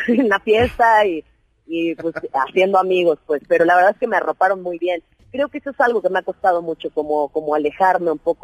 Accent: Mexico; como mexicanos creo que estamos más acostumbrados a escuchar al argentino, al colombiano, al cubano

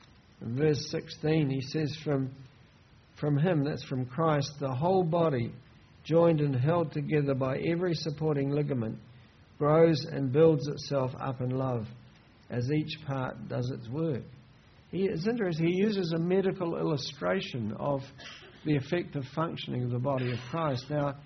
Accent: Wellington, New Zealand; And I grew up in Wellington.

